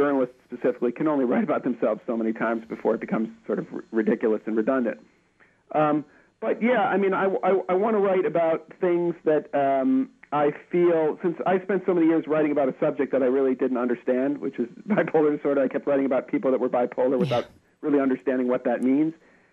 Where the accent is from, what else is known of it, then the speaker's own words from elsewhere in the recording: Midwest, United States; now in Los Angeles, United States; I live out here in Los Angeles where everybody's, you know, pretty touchy-feely. But I come from the Midwest where everyone's a little less likely to talk about things